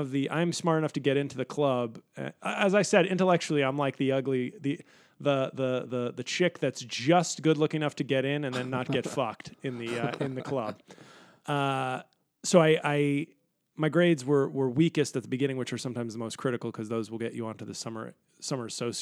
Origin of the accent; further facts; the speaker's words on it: New York, United States; I was going to law school in Washington, D.C., and I'm from New York.